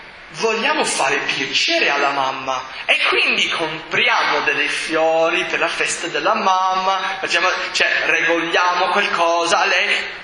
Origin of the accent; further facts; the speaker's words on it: Boston, Massachusetts, United States; io non ho questa scusa perché io sono cresciuto a Boston, no, dove non ci sono fiumi